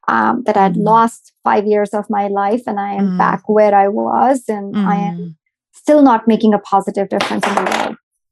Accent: India; because I grew up in India. I grew up in a family where my mom cooked every meal from scratch.

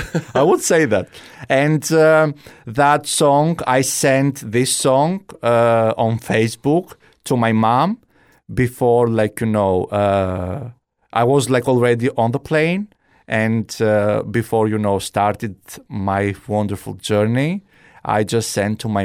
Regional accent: Kalamata, Peloponnese, Greece; English is a second language; now in United States; Like our house in Greece, I'm from Kalamata.

